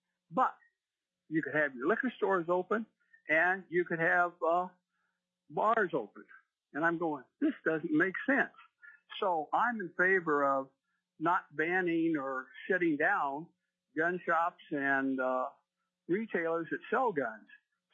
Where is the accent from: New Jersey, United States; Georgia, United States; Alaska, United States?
Alaska, United States; I'm from Nailchick, Alaska, and I appreciate the opportunity to call.